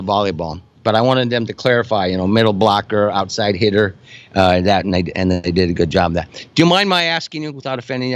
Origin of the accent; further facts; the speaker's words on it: Midwest, United States; my friends here to the left, we're all from the Midwest, from the University of Nebraska and that region